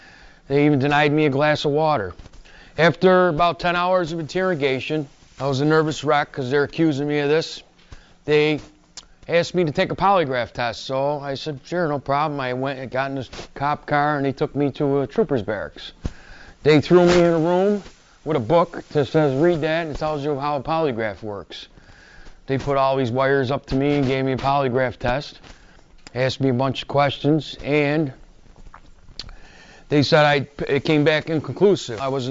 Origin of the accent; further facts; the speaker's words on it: Marcy, New York, United States; I'm from New York State, upstate New York. Not New York City. I'm from a small town in near Utica, New York. Quite a ways from here.